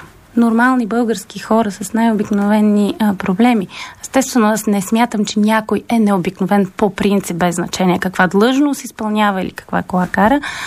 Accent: Karlovo, Plovdiv Province, Bulgaria; born there; also born or lived in Sopot; Да, действително, горда съм, че съм родена в сърцето на България, там където българщината никога не е преставала да бъде. В Карлово съм родена, но съм живяла в Сопот, който пък е градът на Вазов.

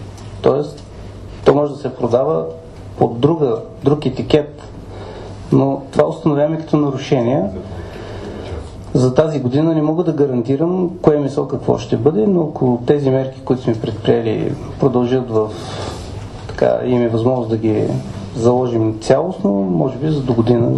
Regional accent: Plovdiv, Plovdiv Province, Bulgaria; тъй като съм от Пловдив, доста хора ме познават там

